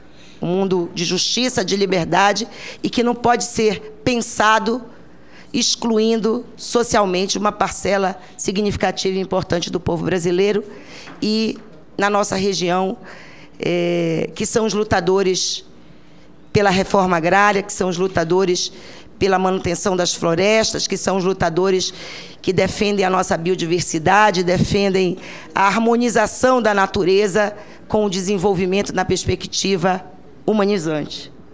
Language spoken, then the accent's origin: Portuguese; Pará, Brazil; eu sou paraense. Sou paraense e tenho tanto orgulho de ser paraense quanto ele. Amo a minha terra